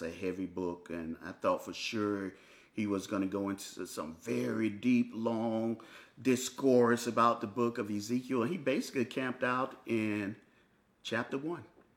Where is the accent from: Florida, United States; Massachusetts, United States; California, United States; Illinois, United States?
Florida, United States; also born or lived in New York; I grew up in Florida. I have gone outside just about every day of my life. Even in New York during blizzards, I would leave the house and walk to the store and go get some coffee.